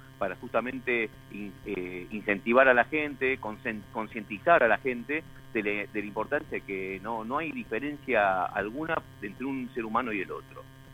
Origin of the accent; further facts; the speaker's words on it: Buenos Aires, Argentina; yo me crié en Villa Crespo, así que toda mi niñez la pasé en ese barrio.